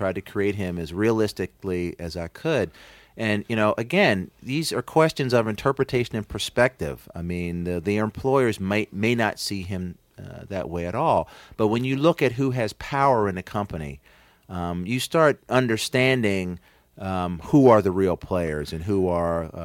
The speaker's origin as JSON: {"language": "English", "region": "Maryland", "country": "United States", "tie": "born or raised there", "said": "Maryland has always been thought of by my family and by me as a Southern state."}